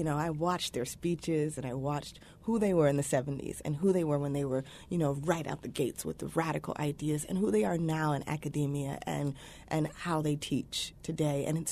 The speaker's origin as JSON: {"language": "English", "town": "Riverdale", "region": "Maryland", "country": "United States", "tie": "born or raised there", "said": "I grew up in Riverdale, Maryland."}